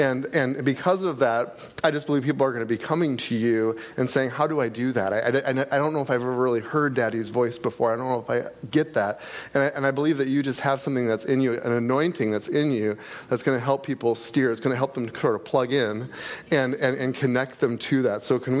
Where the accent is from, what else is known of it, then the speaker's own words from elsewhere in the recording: Staples, Minnesota, United States; we're from Staples, Minnesota. Our address is Browerville. It's kind of just south of Staples. And I'm a small town country family doctor.